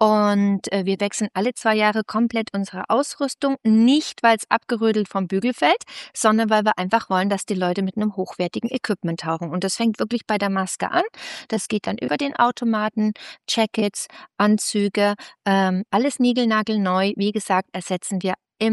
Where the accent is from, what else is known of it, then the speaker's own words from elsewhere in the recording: Augsburg, Bavaria, Germany; wir kommen aus Augsburg, es liegt direkt um die Ecke